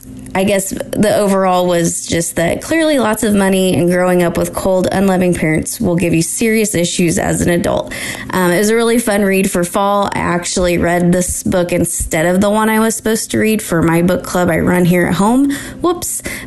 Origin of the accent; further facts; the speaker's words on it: Missouri, United States; I'm from Missouri.